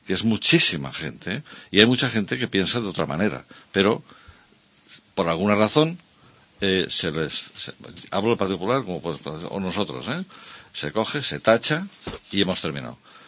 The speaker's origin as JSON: {"language": "Spanish", "town": "Barcelona", "region": "Catalonia", "country": "Spain", "tie": "born there", "said": "yo soy nacido en Barcelona, llevo aquí viviendo casi 40 años. Mi bisabuela era de Tama. Que está al lado de Potes."}